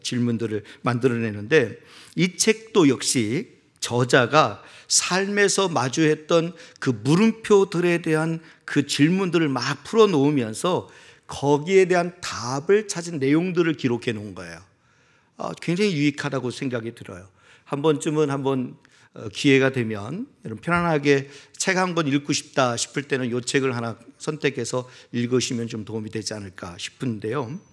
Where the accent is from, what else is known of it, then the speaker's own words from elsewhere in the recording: Chungcheong, South Korea; 저도 충청도 사람이지만 그 충청도 사투리를 옆에서 듣고 있는데 너무 재밌는 거예요.